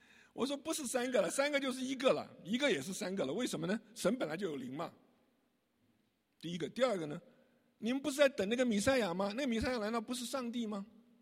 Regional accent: Taiwan; moved away as an adult; now in United States; 40多年前我们到美国来的时候，我在台湾就信主了，我在大学2年级就信主了。

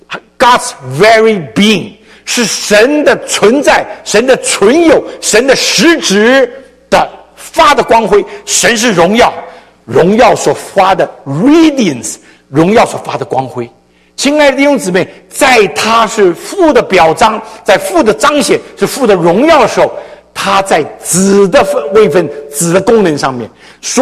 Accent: China; 对我们中国人，父亲儿子，爸爸儿子，我的爸爸就是爸爸，儿子就是儿子。

